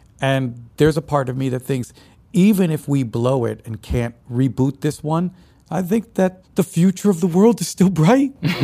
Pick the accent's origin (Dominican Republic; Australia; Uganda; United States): Dominican Republic; I've come from an island. I'm from the Dominican Republic, man.